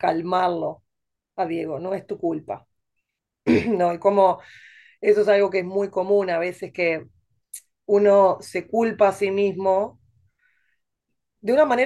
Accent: Uruguay; moved away as an adult; now in New York, United States; Yo soy inmigrante, nací en Uruguay, estudié en la Facultad de Psicología y luego me vine a New York, en donde me seguí entrenando en psicoanálisis. Hace 10 años, un poco más de 10 años que estoy acá

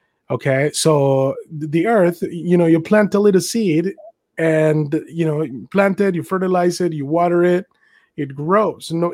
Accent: Mexico; now in United States; You're an immigrant from England, and I'm an immigrant from Mexico.

